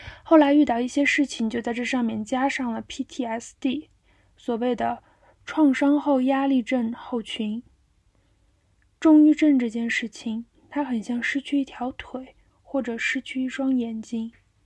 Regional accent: Tainan, Taiwan; 我是台南人，我在台南生病

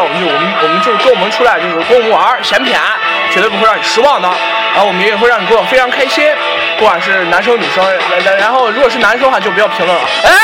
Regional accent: Xi'an, Shaanxi, China; 因为我们是西安的嘛，

